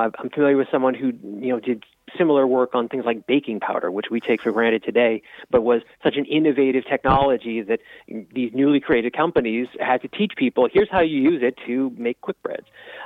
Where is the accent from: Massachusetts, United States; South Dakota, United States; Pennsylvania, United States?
Massachusetts, United States; Boston; I'm actually from Boston, where she, you know, broadcast her program